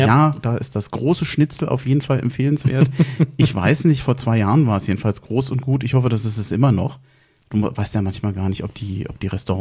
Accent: Berlin, Germany; ich bin zwar in Berlin aufgewachsen

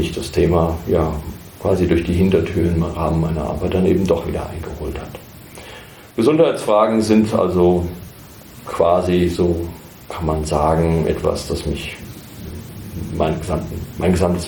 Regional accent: Herborn, Hesse, Germany; 56 Jahre alt, geboren in Herborn und dort auch groß geworden. Studiert habe ich in Heidelberg und in Marburg.

